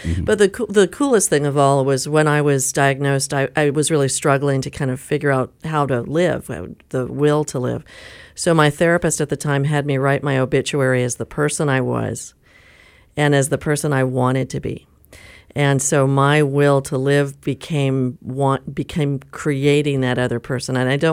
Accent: San Diego, California, United States; I was born at the old Doctor's Hospital, which is in Point Loma. It's now Kaiser. And I grew up in Del Cerro.

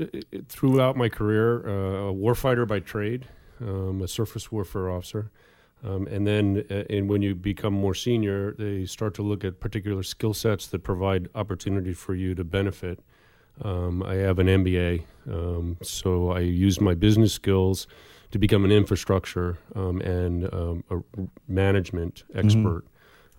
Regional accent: Portsmouth, Virginia, United States; born there; also born or lived in East Coast; I was born in Portsmouth, Virginia. 4 months later, I began my trek up and down the East Coast. So when people ask me where I'm from, I say the East Coast

